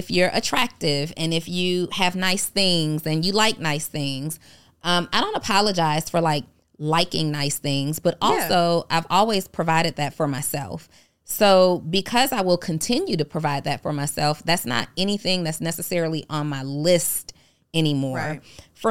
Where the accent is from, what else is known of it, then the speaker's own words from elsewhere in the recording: Atlanta, Georgia, United States; also born or lived in New Orleans; I was born in New Orleans, but I grew up and have lived most of my life here in Atlanta.